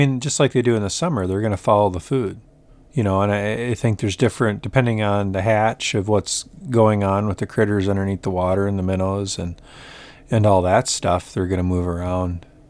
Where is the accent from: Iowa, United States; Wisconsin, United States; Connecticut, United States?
Iowa, United States; also born or lived in Minnesota; And so I was born, they moved to Iowa, and I was born in Minnesota, but they moved to Iowa when I was young.